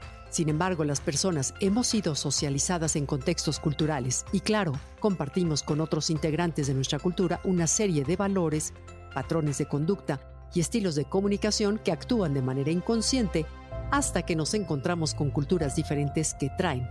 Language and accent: Spanish; Mexico; sí, soy mexicana. Mis hermanos y yo nacimos en el mismo país, en la misma ciudad. Crecimos juntos y fuimos a las mismas escuelas.